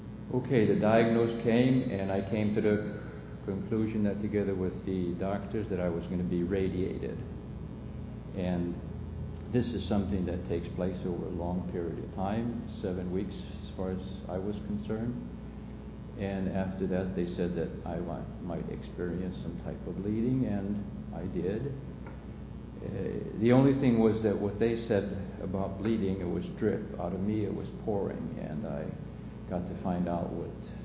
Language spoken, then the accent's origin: English; Sweden; I am from Sweden. I've been coming here for the past 15 years.